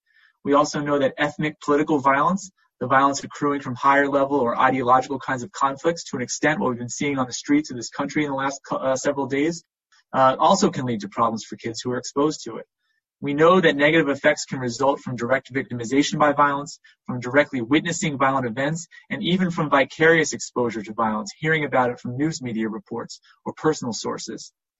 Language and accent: English; New Jersey, United States; also born or lived in New England, United States / Midwest, United States; I was born and raised in New Jersey. I've lived in New England. I lived in the Midwest, but I'm back in New Jersey now.